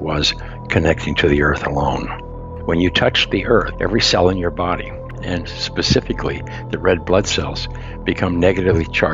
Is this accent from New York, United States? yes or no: no; Montana, United States; Well, first of all, I'll go back to, I grew up in Montana, and I spent about 30 years in the communications industry